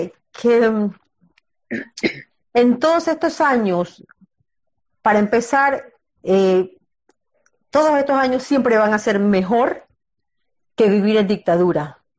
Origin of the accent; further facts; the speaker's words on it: Panama; also born or lived in Costa Rica; Yo nací en Costa Rica, pero soy panameña, sí.